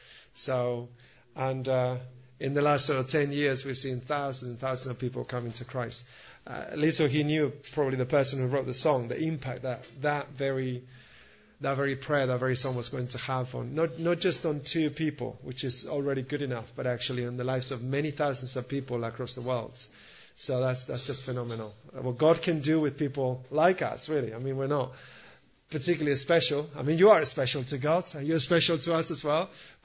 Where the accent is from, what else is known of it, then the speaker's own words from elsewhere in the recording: Spain; English is a second language; I'm from Spain.